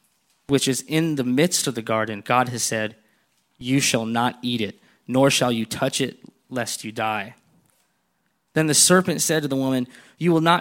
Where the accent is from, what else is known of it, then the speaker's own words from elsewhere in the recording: United States; this is coming from I'm an American